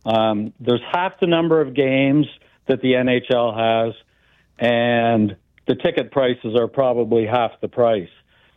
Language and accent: English; Canada; now in Fairway, United States; I grew up in Canada.